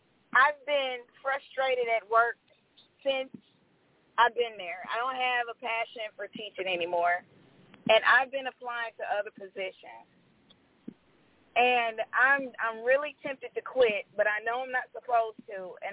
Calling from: Georgia, United States; Yes, Kimberly, and I'm calling from Georgia.

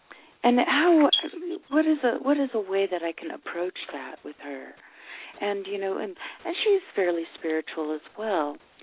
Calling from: Wyoming, United States

